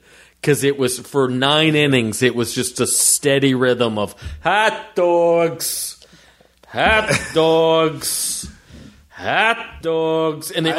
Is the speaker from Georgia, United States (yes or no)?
yes; Atlanta, Georgia, United States; I grew up in Atlanta where like just all types, a lot of diversity, you know.